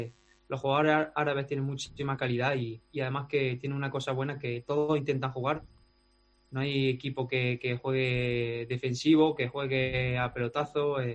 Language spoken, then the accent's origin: Spanish; Dos Torres, Andalusia, Spain; Yo las tengo en mi pueblo, en Dos Torres, porque bueno, me gustaría vivir en Málaga. Yo me tira mucho a Andalucía y me gustaría vivir en Málaga. Pero de momento lo tengo en mi pueblo, con mi madre, en la casa de mi madre